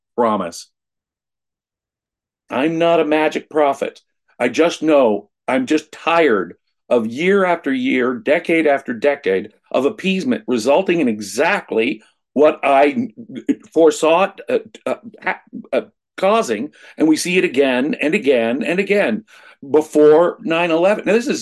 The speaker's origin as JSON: {"language": "English", "region": "California", "country": "United States", "said": "I come from California. I can verify that."}